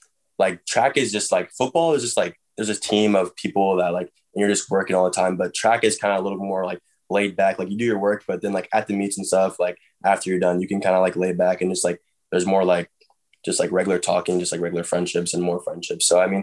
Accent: Washington, United States; Like I grew up in Washington, but that doesn't mean I owe anything to Wazoo or UW to go there

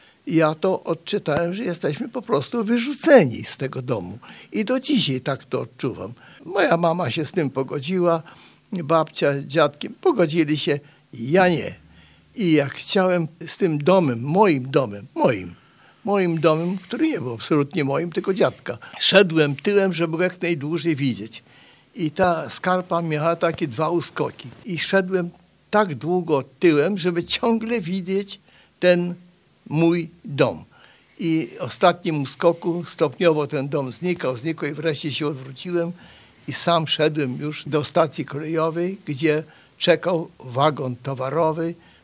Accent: Chortkiv, Ternopil Oblast, Ukraine; moved away; a ten Czortków, przepraszam, ale to jest mój polski Czortków, skąd pochodzę, chociaż on jest na Ukrainie.

